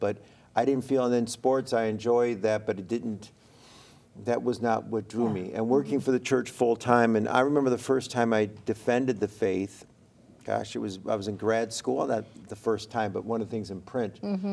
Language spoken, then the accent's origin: English; Detroit, Michigan, United States; Being that was just very much a part of my life, growing up in Detroit and in a big Catholic family and being one of the younger ones.